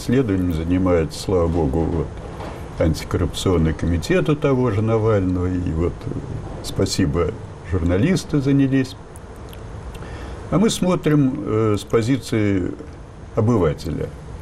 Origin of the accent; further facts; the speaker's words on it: Moscow, Russia; Я не юрист, но я москвич